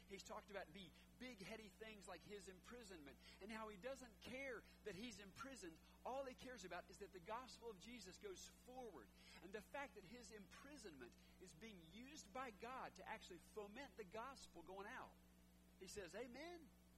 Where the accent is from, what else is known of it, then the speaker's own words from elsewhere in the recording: the South, United States; well, I'm from the South, so I'd say y'all